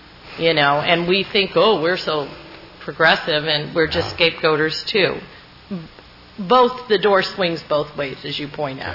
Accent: Illinois, United States; now in California, United States; And I moved out to California from Illinois. And in Illinois, it's full of racism. My family was racist.

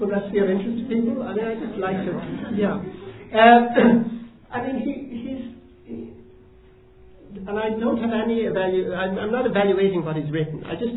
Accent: Ireland; so that's my just few thoughts on as speaking as an Irish person

